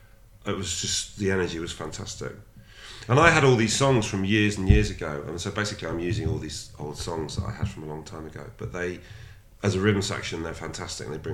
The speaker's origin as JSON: {"language": "English", "region": "South East England", "country": "United Kingdom", "tie": "born or raised there", "lives_now": "York, United Kingdom", "said": "I grew up in Buckinghamshire. I came here in 1990. I was 18 and I was at York St John for 4 years"}